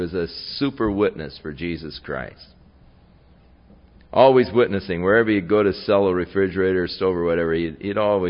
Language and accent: English; Ventura, California, United States; My father, for years, was a sales engineer for the Southern Counties Gas Company when we were growing up in Ventura.